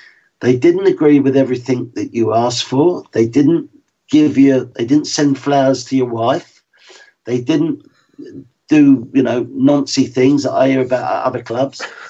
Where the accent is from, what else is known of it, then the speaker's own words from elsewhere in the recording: London, United Kingdom; I'm from West London, but I, of course, prefer North London